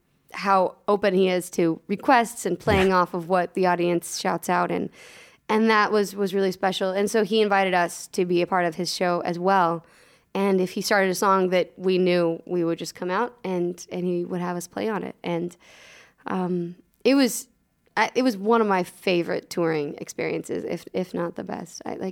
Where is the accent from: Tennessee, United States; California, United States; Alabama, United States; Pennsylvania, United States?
California, United States; North San Diego County